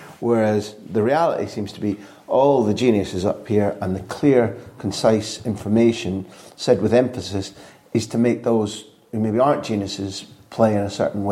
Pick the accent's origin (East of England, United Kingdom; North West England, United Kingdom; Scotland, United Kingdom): Scotland, United Kingdom; knowing him as a Scot, not living in England.